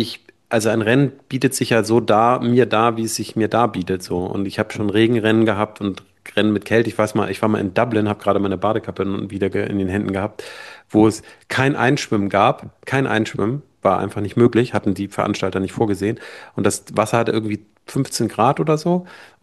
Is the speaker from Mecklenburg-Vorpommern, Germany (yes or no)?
no; Büchen, Schleswig-Holstein, Germany; bei mir Ortstriathlon, also da, wo ich groß geworden bin, in Büchen gestartet.